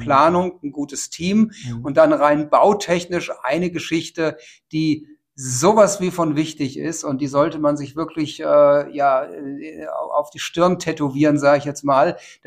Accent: Hesse, Germany; now in Leipzig, Germany; Ich stamme aus Südhessen, lebe seit gut 10 Jahren in Leipzig

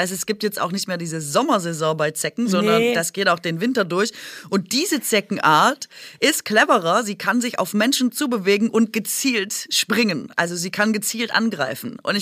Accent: Baden-Württemberg, Germany; Da, wo ich herkomme aus Baden-Württemberg, ist ja jeder Garten ein gemachter Garten, jeder Rasen ist ein gemachter, gesprengter Rasen und so.

